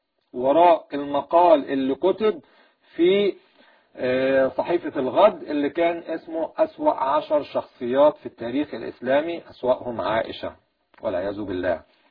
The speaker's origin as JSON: {"language": "Arabic", "country": "Egypt", "said": "ويشبهنا احنا كمصريين"}